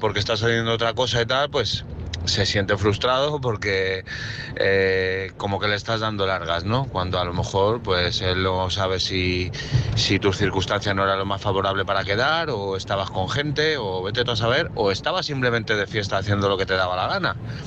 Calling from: Madrid, Community of Madrid, Spain; de Madrid.

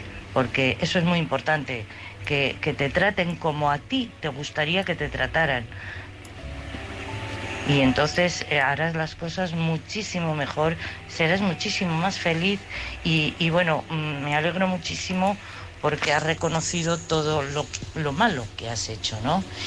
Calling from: Madrid, Community of Madrid, Spain; de Madrid.

